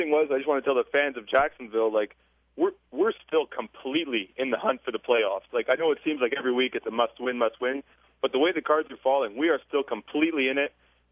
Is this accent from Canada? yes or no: yes; Montreal, Quebec, Canada; No, I'm from Montreal. I lived in Ponte Vedra for about 9 months